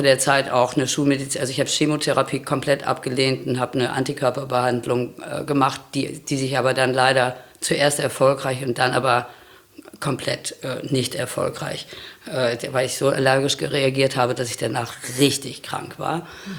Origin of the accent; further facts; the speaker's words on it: North Rhine-Westphalia, Germany; Also ich bin im Sauerland groß geworden. Und das Sauerland ist genau so, wie es klingt. Wirklich schrecklich.